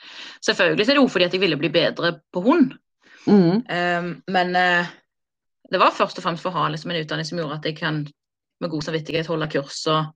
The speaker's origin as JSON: {"language": "Norwegian", "town": "Karmøy", "region": "Rogaland", "country": "Norway", "lives_now": "Eidsvoll, Norway", "said": "Jeg kommer fra Karmøy, men jeg bor i Eidsvoll."}